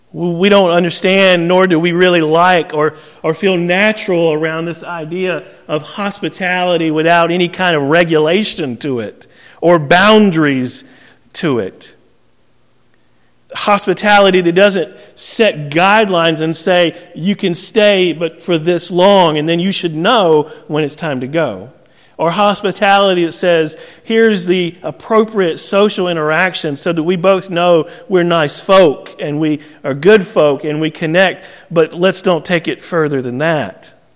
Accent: the South, United States; But you know what I learned growing up in the South? Is Southern hospitality has rules, doesn't it?

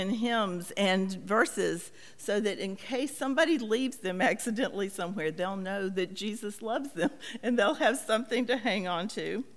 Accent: Carrboro, North Carolina, United States; I grew up in Carrboro, and the stores closed at noon on Wednesday so you could go home and work in your garden so you could go to church on Wednesday night.

